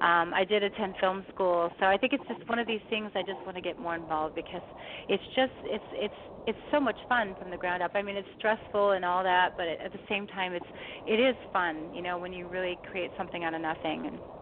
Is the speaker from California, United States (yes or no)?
yes; Hollywood, California, United States; that I kind of always admired growing up in Hollywood.